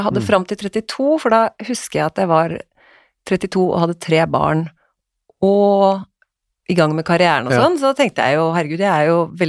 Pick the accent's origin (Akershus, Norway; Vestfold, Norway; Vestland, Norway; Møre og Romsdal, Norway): Akershus, Norway; Asker; Jeg er fra Asker.